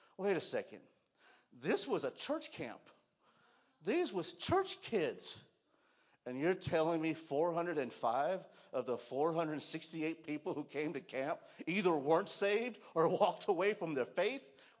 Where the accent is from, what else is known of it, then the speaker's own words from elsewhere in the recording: California, United States; Because I'm from California.